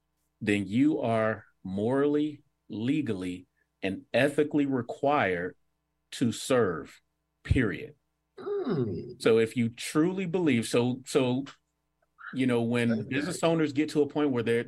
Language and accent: English; Florida, United States; I grew up in South Florida during the 80s. I call it the Scarface era.